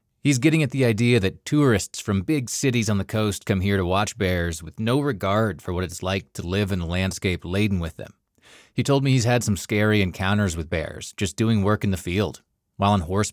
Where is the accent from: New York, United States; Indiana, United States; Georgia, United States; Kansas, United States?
Kansas, United States; now in Montana, United States; Growing up in Kansas, family members hunted, but I never really got it. When I moved to Montana, it seemed like it was everywhere.